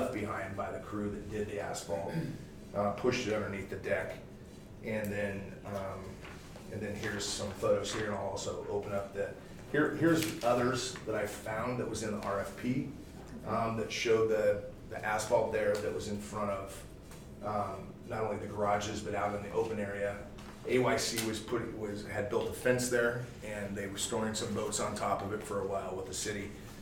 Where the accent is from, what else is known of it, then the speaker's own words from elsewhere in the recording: Newburyport, Massachusetts, United States; I'm from Newburyport, so we wanted to bring our employees back over